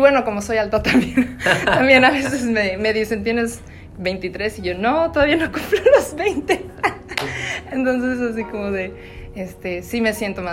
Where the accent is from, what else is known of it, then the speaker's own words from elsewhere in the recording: Mexico City, Mexico; now in Vancouver, Canada; Pues nací y crecí toda mi infancia en México, la ciudad. Nací en Coyoacán y pues ahí en mi casita cerca de la casa de mis abuelos.